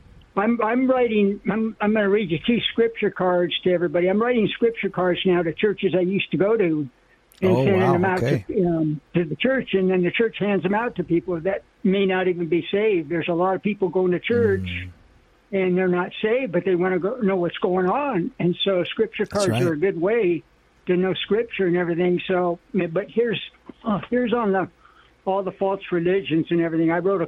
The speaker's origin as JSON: {"language": "English", "region": "California", "country": "United States", "tie": "born there", "moved": "yes", "said": "I'll be 72 August 4th, but I was born in California in 1954, but I couldn't afford to live there, so I had to move."}